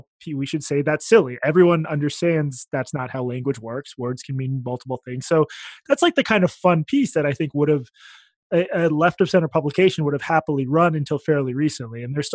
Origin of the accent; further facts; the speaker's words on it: Massachusetts, United States; I'm from outside Boston. Yeah. Go Patriots. I know people want to hear that. So I grew up in the suburbs outside Boston.